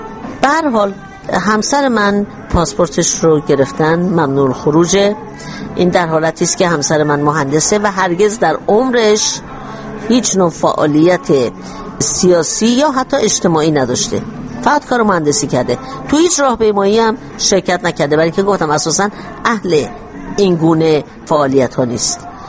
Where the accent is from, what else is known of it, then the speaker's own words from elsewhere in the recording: Iran; moved away; من روزی که از ایران آمدم بیرون فکر کردم همه چیزم رو از دست دادم